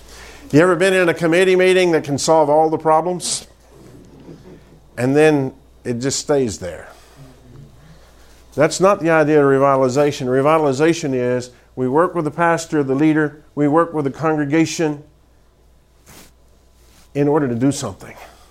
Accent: Daytona Beach, Florida, United States; I can remember growing up in Daytona Beach, Florida, and we didn't have air conditioning in my house.

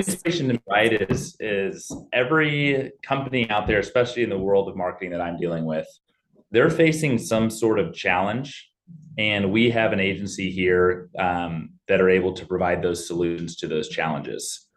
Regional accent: Tulsa, Oklahoma, United States; I was born and raised here in Tulsa, Oklahoma.

